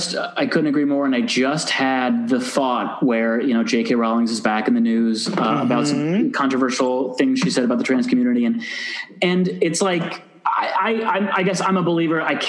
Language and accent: English; Ann Arbor, Michigan, United States; You know, my hometown is a very liberal college town, Ann Arbor, Michigan, everyone, not trying to brag.